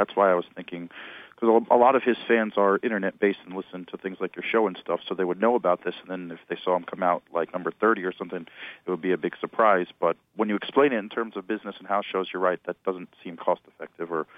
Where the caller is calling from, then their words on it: New Jersey, United States; from New Jersey.